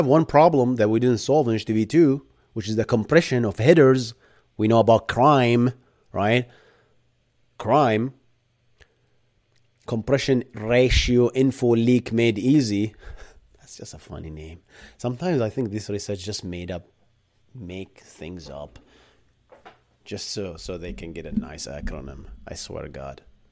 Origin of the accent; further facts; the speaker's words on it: Bahrain; accent: Arab; English is a second language; I am originally from Bahrain. So I have a thick Arab accent.